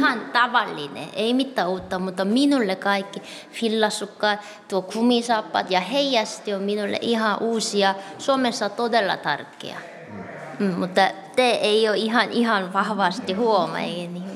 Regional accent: Seoul, South Korea; Finnish is a second language; now in Finland; minä olen Soulista

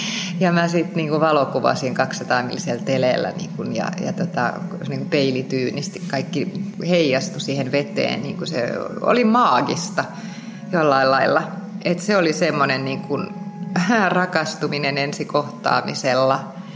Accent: Tampere, Pirkanmaa, Finland; born there; Mä oon oikeastaan käynyt syntymässä Tampereella, mutta siis mun juuret ovat kyllä niin kuin hyvin syvässä Pispalan moreenissa ja Hämeenkyrön mullassa. Et mun isän suku on sieltä niin kuin ihan jostain 1600-luvulta.

